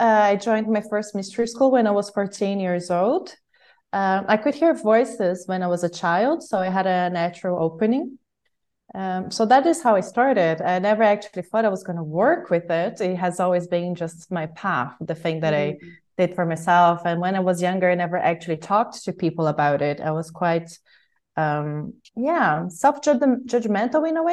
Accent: Brazil; also born or lived in Sweden; now in Spain; I'm actually born and raised in Brazil, but then I was living in Sweden for many years, and I just recently moved here.

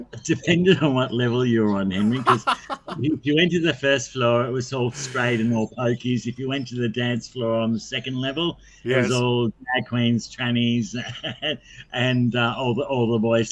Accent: Sydney, New South Wales, Australia; I grew up with a foster family who adopted me later in life. And so I grew up on the Northern Beaches.

